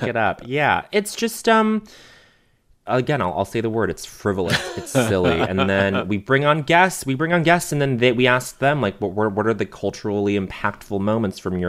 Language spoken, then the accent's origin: English; Montreal, Quebec, Canada; growing up in Montreal